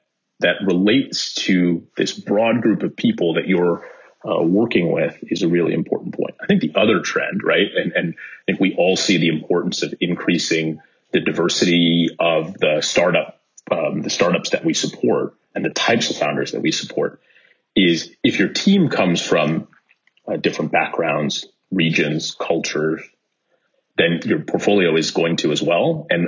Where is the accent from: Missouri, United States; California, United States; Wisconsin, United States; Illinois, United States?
California, United States; I grew up in the Bay Area, so I grew up watching you on TV.